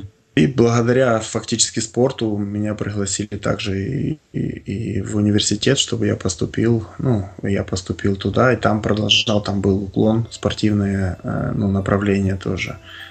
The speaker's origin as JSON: {"language": "Russian", "town": "Pysets", "region": "Khmelnytskyi Oblast", "country": "Ukraine", "tie": "born there", "said": "Хмельницкая область, Новоушицкий район, это в Украине, есть такое село Писец."}